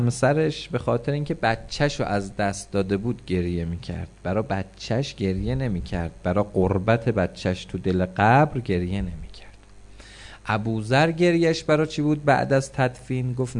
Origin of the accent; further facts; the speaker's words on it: Tehran, Tehran Province, Iran; من بچه تهرانم، ممکنه وقتی تو راه مشهد از دنیا برم